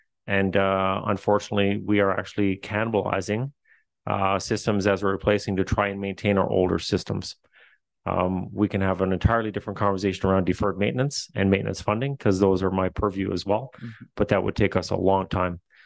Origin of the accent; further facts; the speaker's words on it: Newfoundland and Labrador, Canada; accent: Newfoundland; Excuse my newfie accent.